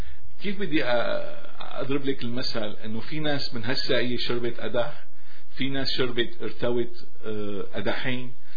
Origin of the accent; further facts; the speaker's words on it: Syria; moved away; فهيدي اصولنا نحن كسوريين كعرب.